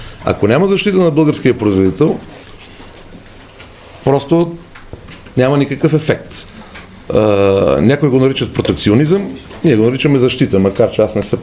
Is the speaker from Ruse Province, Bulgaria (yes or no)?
yes; Ruse, Ruse Province, Bulgaria; also born or lived in Veliko Tarnovo / Varna; now in Sofia, Bulgaria; Аз съм от Русе, учил съм в Търново, живял съм във Варна и от последните 30 и някакви години живея в София.